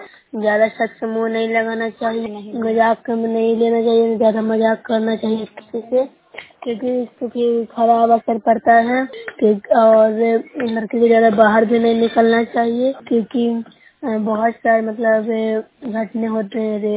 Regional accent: Bihar, India; मैं नूरसराय प्रखंड से हूँ, जिला नालंदा से बोल रही हूँ।

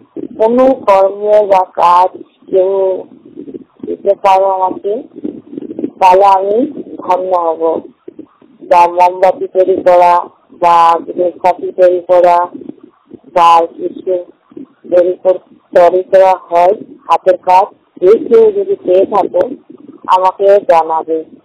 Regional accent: Malda, West Bengal, India; now in Jaynagar, India; জয়নগর মথুরাপুরে আমার বাড়ি, সেটি বাড়ি। আমার বাপের বাড়ি হল মালদা জেলা, কিন্তু আমি এখানে আমার বিয়ে হয়েছে কলকাতায়।

